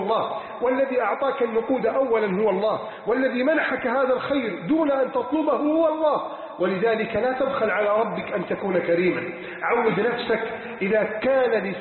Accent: Egypt; اللهم إنا نسألك أن تحفظ بلدنا مصر

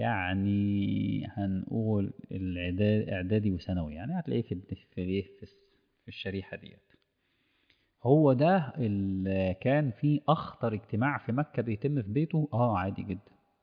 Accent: Egypt

